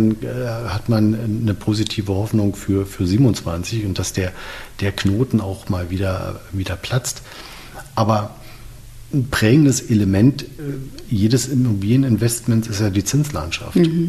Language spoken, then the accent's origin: German; Berlin, Germany; Wir beide als Berliner